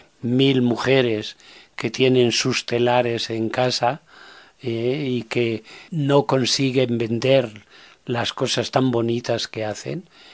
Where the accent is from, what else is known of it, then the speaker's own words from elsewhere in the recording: Spain; dado que soy español, he nacido aquí